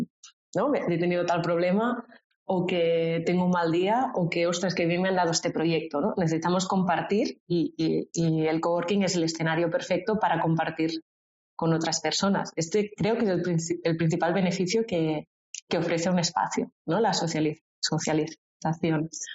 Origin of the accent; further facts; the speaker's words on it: Valls, Catalonia, Spain; van mujeres de Valls, que es mi pueblo